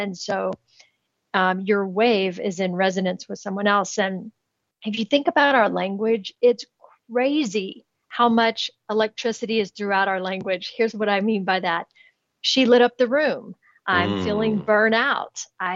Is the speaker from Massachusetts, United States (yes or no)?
no; Kentucky, United States; I'm from Kentucky. We can do all kinds of things.